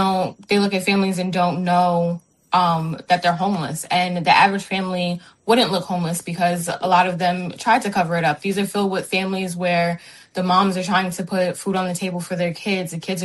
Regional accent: New York, United States; I'm originally from New York, so I will say that what's being seen here, there's a lot of that seen in New York as well

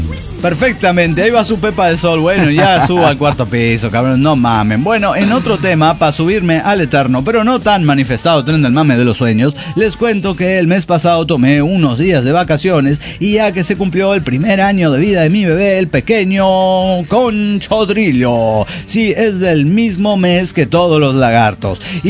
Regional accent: Mexico City, Mexico; de Ciudad de México.

